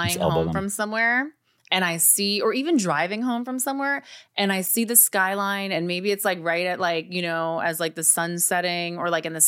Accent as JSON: {"language": "English", "region": "New York", "country": "United States", "tie": "born or raised there", "said": "And, you know, I think growing up in New York definitely sparked that interest."}